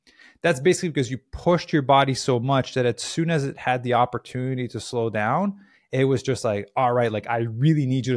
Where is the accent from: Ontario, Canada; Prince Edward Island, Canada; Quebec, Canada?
Quebec, Canada; As much as I grew up in Quebec, I despise winter.